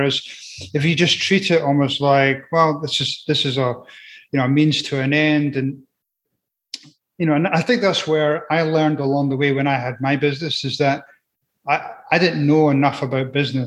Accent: Edinburgh, Scotland, United Kingdom; I grew up in Edinburgh, Scotland, and, you know, had a pretty normal, you know, childhood.

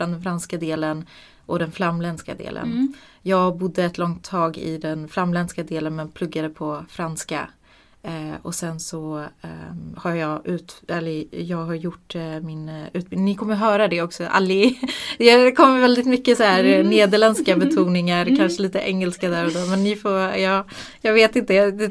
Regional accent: Botkyrka, Stockholm County, Sweden; moved away as an adult; now in Belgium; Jag är född och uppvuxen här i Botkyrka, i en liten förort. Men jag flyttade till Belgien när jag var 19 år gammal. Så jag har bott där i snart 14 år.

